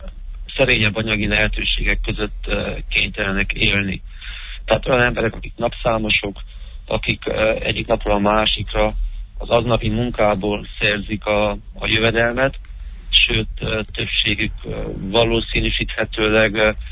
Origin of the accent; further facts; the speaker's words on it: Ciumani, Harghita, Romania; én Csomafalván nevelkedtem, Feltekerő patakon születtem